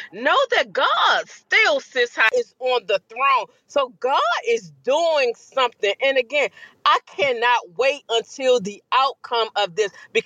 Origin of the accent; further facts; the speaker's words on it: Fort Washington, Maryland, United States; from Fort Washington, Maryland.